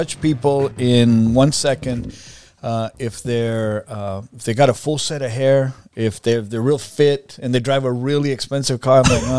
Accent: Tierra Blanca, Texas, United States; I grew up in the Valley, a small little community called La Jolla. And not even in La Jolla. I grew up in a little offshoot called Tierra Blanca. So no stores, no streets, no services.

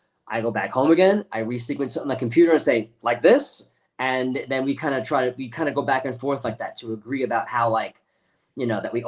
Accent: Floral Park, New York, United States; Yeah, I grew up in Floral Park.

